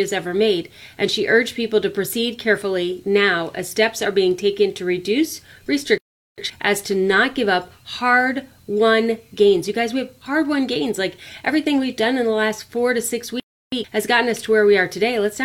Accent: United States; as an American watching a German parliament meeting

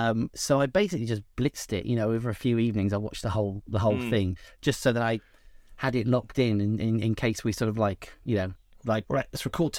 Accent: Wales, United Kingdom; I'm from Wales. We don't do any of this over there.

